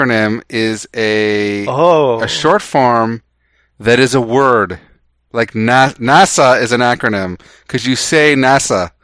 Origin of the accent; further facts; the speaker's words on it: Canada; Did we ever mention we're Canadian?